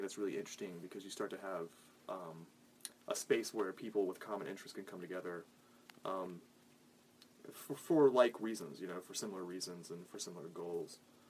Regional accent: Lynchburg, Virginia, United States; Lynchburg, actually, yeah. I'm originally from Lynchburg.

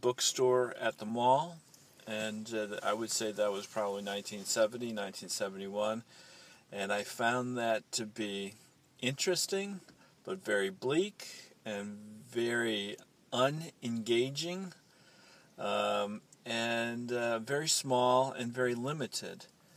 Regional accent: Greencastle, Indiana, United States; also born or lived in Binghamton, New York / West Windsor, New Jersey; I was born in 1953 in Binghamton, New York, and spent 7 years there, moved to Greencastle, Indiana.

